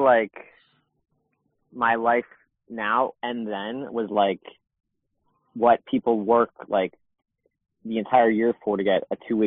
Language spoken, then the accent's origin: English; United States; something about growing up in America and especially in our demographic